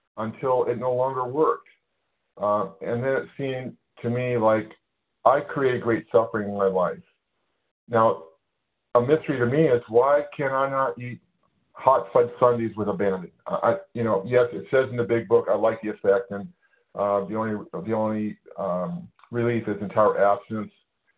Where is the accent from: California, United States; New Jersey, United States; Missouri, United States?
California, United States; I'm from California.